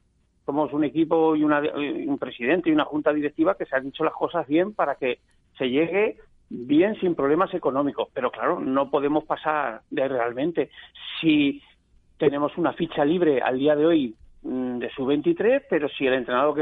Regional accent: Villarrobledo, Castilla-La Mancha, Spain; a pesar del resultado en Villarrobledo. Y es que, vamos a ver, es mi pueblo, es mi equipo

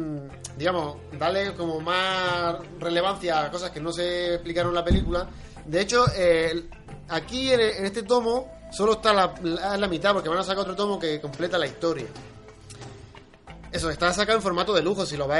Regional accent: Spain; O sea, pasa que como los españoles somos...

